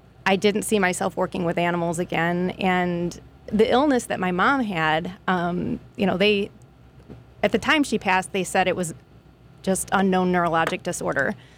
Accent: Evergreen Park, Illinois, United States; Evergreen Park was a fun town. I was blessed to be able to stay in the same house.

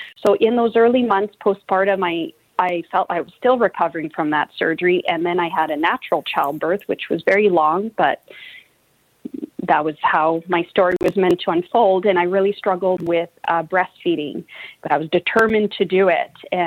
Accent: Bonnyville, Alberta, Canada; now in Edmonton, Canada; I did have a satellite clinic in Bonnyville, Alberta, my hometown, for 4 years.

